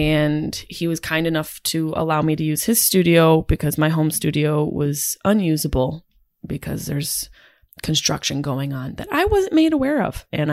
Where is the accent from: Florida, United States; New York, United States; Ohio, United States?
New York, United States; It'll be my first show in my hometown without either of my parents there.